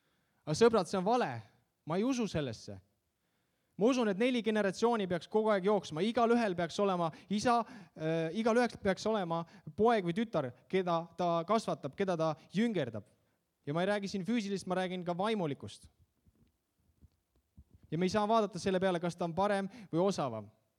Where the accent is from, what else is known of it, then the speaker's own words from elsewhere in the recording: Viljandi, Viljandi County, Estonia; Ma elasin, kasvasin üles Viljandis ja Viljandis on erinevad jooksud, linnajooks, järvejooks.